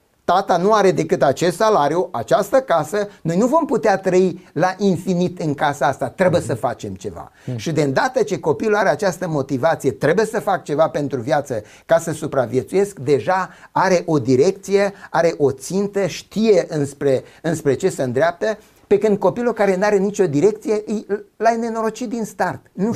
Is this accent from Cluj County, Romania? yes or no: no; Sâmbăteni, Arad County, Romania; La noi în sat, eu provin dintr-un sat din apropierea Aradului, din Sâmbăteni.